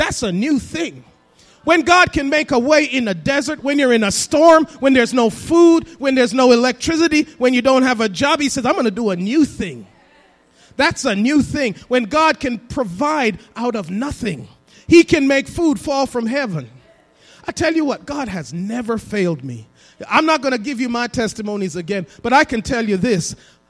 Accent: England, United Kingdom; moved away as an adult; when I first came to this country, I grew up in England, and they drive on the other side of the road.

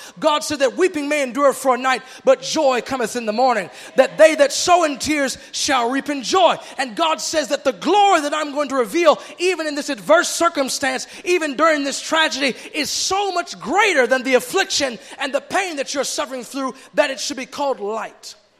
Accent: Michigan, United States; He was only about 19 years old, and he was out with his youth group back in my hometown in Michigan.

